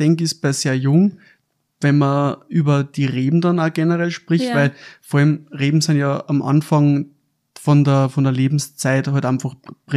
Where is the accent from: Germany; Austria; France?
Austria; Lower Austria